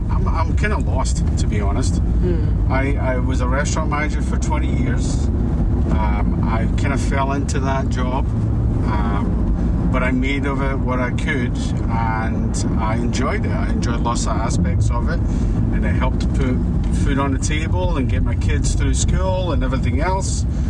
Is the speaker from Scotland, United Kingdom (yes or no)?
yes; Scotland, United Kingdom; moved away as an adult; now in United States; Well, I was born in Scotland, and I lived there until I was 27 years old, when I met the love of my life, who brought me all the way to America